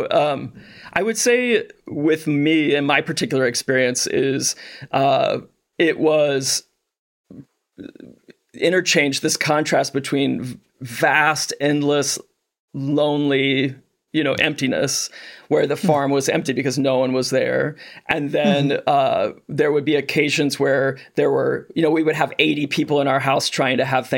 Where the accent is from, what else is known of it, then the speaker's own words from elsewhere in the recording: Monticello, Illinois, United States; I was born in Central Illinois. I was born in Monticello, Illinois.